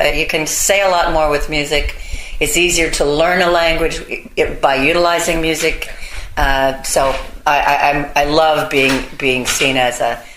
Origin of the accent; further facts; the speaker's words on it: California, United States; I came from California, and I was a teenager